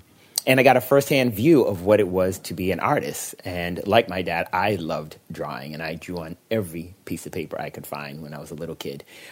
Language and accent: English; Boston, Massachusetts, United States; I grew up in Boston, Massachusetts.